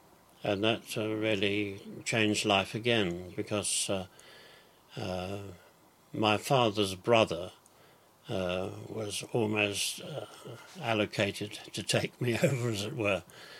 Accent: Bedford, East of England, United Kingdom; born there; I was born in Bedford on the 4th of December 1925.

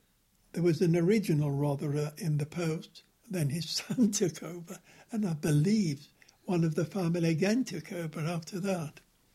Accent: Huddersfield, Yorkshire and the Humber, United Kingdom; moved away as an adult; I was born in Huddersfield in the West Riding of Yorkshire on the 17th of January 1934.

